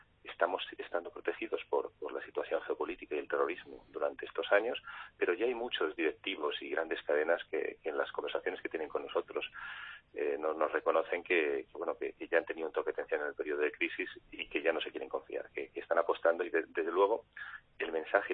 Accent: Spain; A mí me da mucha pena como español

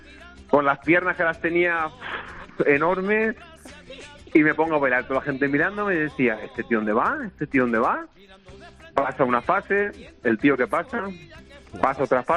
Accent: L'Alcúdia, Valencian Community, Spain; yo soy de Valencia, de un pueblo de la Alcudia.

